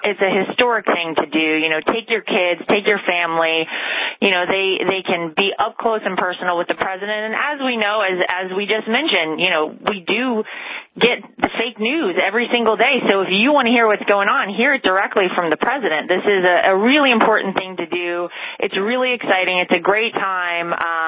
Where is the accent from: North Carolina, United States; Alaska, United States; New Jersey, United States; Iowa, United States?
North Carolina, United States; But I grew up in North Carolina, and every time I get to go home